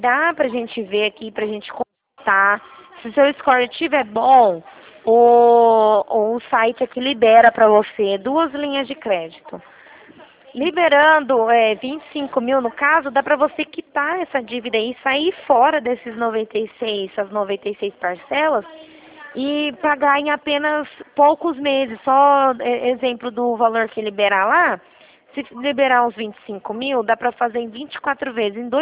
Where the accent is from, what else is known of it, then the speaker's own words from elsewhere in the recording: Rio Claro, São Paulo, Brazil; eu sou de Rio Claro, São Paulo.